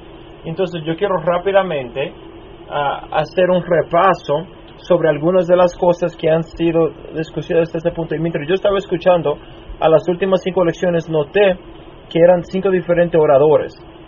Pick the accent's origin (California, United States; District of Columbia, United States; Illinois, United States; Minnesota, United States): Minnesota, United States; Donde me crié en Minnesota, donde hay 10.000 lagos, hay mucha agua fresca y siempre llovía ahí